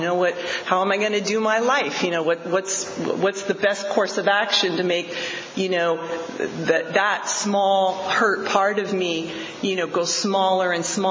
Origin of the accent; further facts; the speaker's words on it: California, United States; I was raised in the Bay Area, and in that time period where, you know, it was the 60s and the 70s, and there was all that stuff going on.